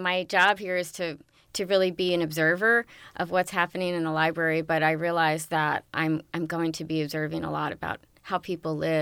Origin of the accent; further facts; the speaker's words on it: Lorton, Virginia, United States; I come from Lorton, Virginia, which is about 30 minutes outside of Washington, D.C.